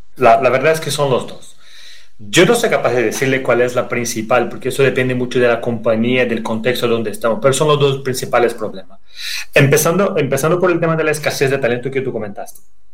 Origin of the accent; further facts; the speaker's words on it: Brazil; Spanish is a second language; No soy en español, no tengo español fluente, soy brasileño, pero intentaré hacer lo mejor que pueda.